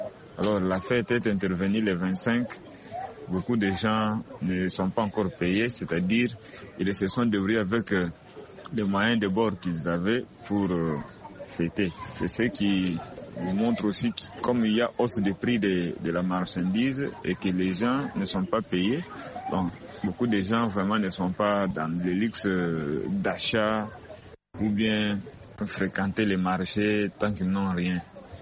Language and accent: French; Kinshasa, DR Congo